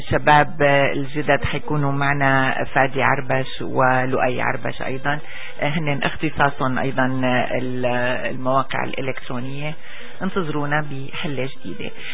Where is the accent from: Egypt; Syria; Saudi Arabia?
Syria; خاصة في بلدنا سوريا